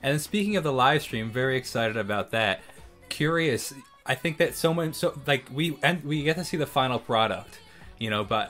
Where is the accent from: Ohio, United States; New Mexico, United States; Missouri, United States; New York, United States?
New York, United States; I'm from New York, based in New York right now